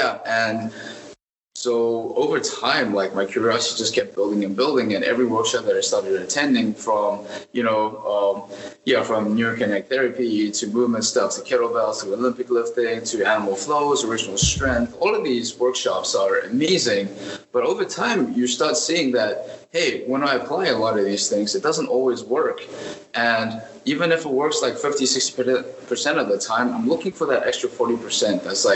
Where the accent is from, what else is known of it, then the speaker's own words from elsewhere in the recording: South Africa; now in United States; I'm from South Africa, born and raised. Moved to the U.S. about 6 years ago now.